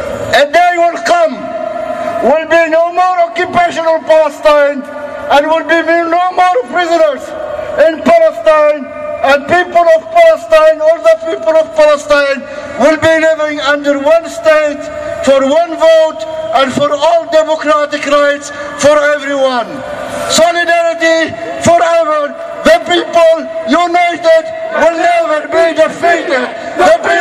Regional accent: Canada; We as a Canadian do not support Stephen Harper and his warmongers government.

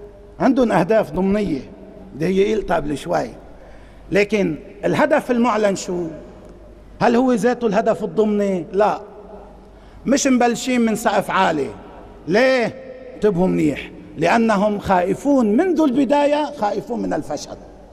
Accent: Lebanon

